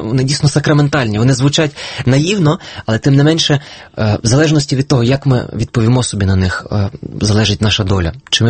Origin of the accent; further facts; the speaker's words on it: Pustomyty, Lviv Oblast, Ukraine; міста Пустомети, звідки я родом.